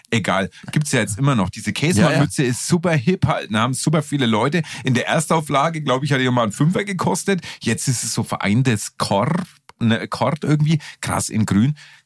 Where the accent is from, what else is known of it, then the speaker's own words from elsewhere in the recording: Bamberg, Bavaria, Germany; Ich sag, ey, ich komme wirklich aus Bamberg, ne?